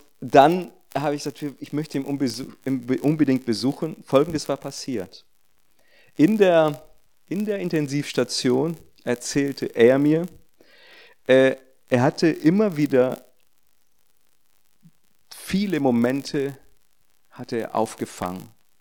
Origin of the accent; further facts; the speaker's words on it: Rio Grande do Sul, Brazil; wenn wir in Porto Alegre sind, das ist ganz im Süden, das ist das Bundesland, wo ich aufgewachsen bin